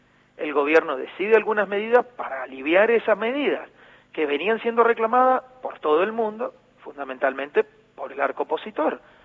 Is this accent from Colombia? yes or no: no; Argentina; somos ciudadanos argentinos